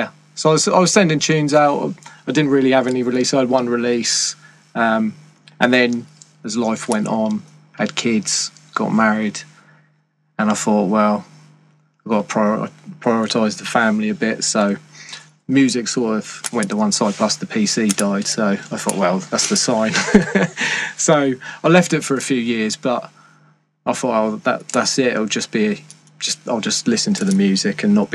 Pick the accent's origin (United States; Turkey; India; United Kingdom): United Kingdom; Ipswich, East of England; I'm from Ipswich.